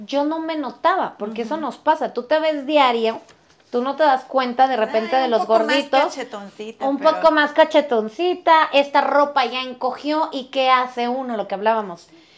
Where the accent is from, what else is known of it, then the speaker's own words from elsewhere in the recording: Mexico; Y como buena mexicana amo los tacos, los tamales, todo lo que tenga carbohidratos, ¿no?